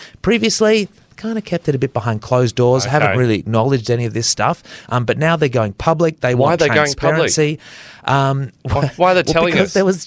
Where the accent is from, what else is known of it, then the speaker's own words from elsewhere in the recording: Queensland, Australia; also born or lived in Western Australia; And as a Queenslander who's lived in WA for a number of years